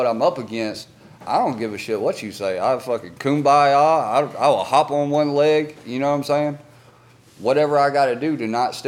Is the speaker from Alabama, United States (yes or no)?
yes; Alabama, United States; Because I grew up in the Bible Belt, and fucking dude, I think Alabama, every 3 miles, there's like 5 churches, legitimately.